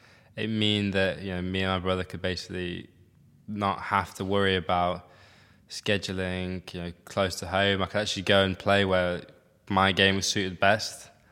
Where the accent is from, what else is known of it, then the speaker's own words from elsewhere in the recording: United Kingdom; And obviously being British helps